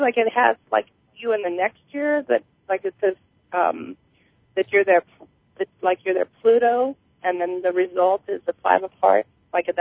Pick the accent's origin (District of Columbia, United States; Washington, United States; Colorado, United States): Colorado, United States; Actually, I'm from Colorado. I'm just leaving Texas. I was here on vacation.